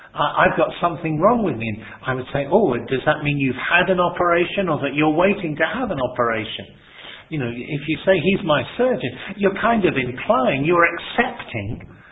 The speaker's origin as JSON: {"language": "English", "region": "England", "country": "United Kingdom", "said": "And I suppose too, being British or English, we have a kind of sentimental thing, perhaps from childhood, of little lambs and sheep."}